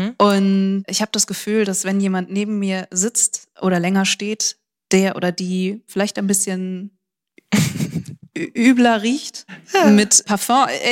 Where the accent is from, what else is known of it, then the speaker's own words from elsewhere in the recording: Recklinghausen, North Rhine-Westphalia, Germany; Ich komme ja aus Recklinghausen.